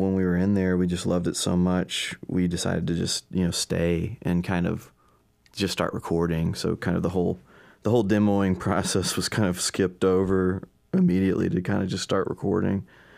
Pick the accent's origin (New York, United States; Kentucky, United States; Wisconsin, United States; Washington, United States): Kentucky, United States; Louisville; because it's in my hometown